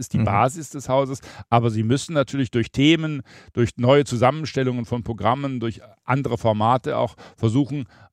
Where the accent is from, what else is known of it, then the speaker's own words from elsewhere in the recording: Baden-Württemberg, Germany; Ich komme aus Schwaben, habe also diesen schwäbischen Fleiß, diese Sekundärtugend tief verinnerlicht